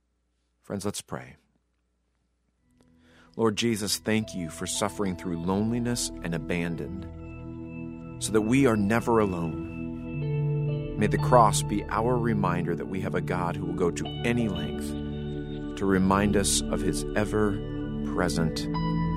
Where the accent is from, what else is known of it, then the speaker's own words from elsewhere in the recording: Colorado, United States; Growing up in Colorado and spending weekends in the Rocky Mountains gave me plenty of opportunities to be alone